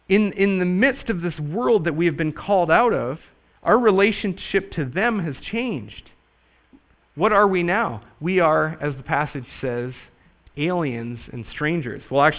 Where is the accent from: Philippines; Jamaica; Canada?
Canada; now in United States; I'm Canadian. I'm very conscious of the fact that I'm Canadian, and especially living in Kentucky